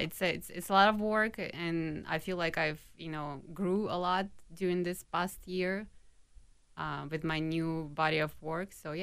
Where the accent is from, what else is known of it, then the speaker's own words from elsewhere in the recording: Minsk, Belarus; when I was growing up in Minsk, I went to a specialized art school.